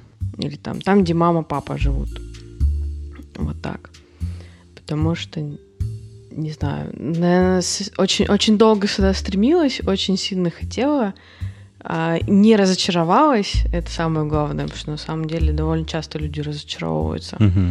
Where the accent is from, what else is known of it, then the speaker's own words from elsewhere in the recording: Norilsk, Krasnoyarsk Krai, Russia; now in Saint Petersburg, Russia; Да, я выросла в Норильске. 5 лет потом жила в Ставропольском крае, а потом приехала в Петербург.